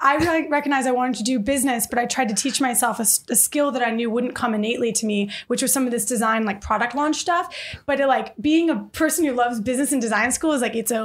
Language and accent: English; Detroit, Michigan, United States; born or raised there